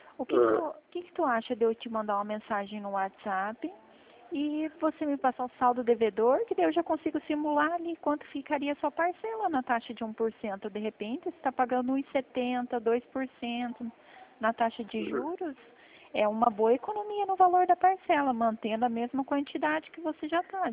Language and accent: Portuguese; Toledo, Paraná, Brazil; Não, eu sou de Toledo, no Paraná.